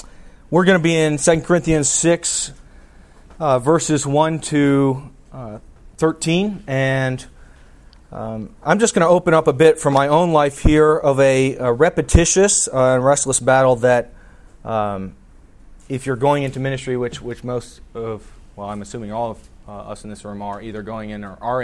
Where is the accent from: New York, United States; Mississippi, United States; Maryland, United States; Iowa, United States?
Maryland, United States; also born or lived in Dallas; I grew up in Howard County here in Maryland and then spent my years in exile in Dallas.